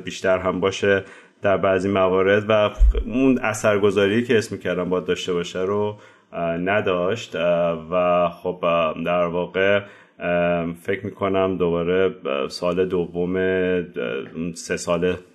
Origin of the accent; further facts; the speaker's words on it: Tehran, Tehran Province, Iran; born there; من بهمن 1365 تهران به دنیا اومدم.